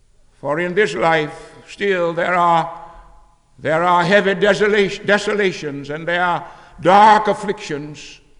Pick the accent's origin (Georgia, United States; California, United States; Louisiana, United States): Louisiana, United States; born there; President McCall has referred to the fact that I was born in Louisiana.